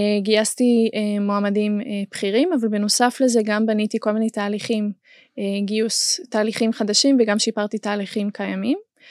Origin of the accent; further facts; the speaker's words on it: Austria; Hebrew is a second language; now in Israel; אני במקור עולה חדשה או עולה ותיקה, כי אני כבר משהו כמו 9 שנים פה בארץ. אני במקור מאוסטריה, אז אני ככה מתנצלת מראש על הטעויות בעברית, כי זה לא השפתם שלי